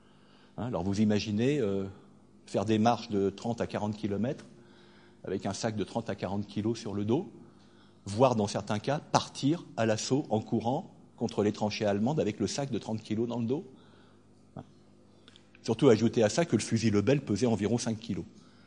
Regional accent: Hauts-de-France, France; first language Picard (Ch'ti); je suis originaire du Pas-de-Calais et ma langue maternelle c'est le ch'ti, donc je peux vous en causer.

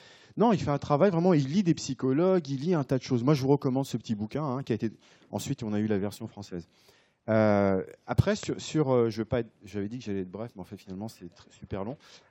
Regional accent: France; Je suis français, donc forcément, quand je travaille sur Madagascar ou le Mozambique

